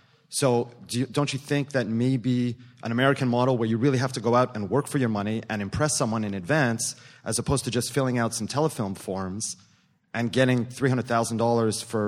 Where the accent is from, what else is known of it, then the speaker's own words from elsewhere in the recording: Montreal, Quebec, Canada; I'm from Montreal.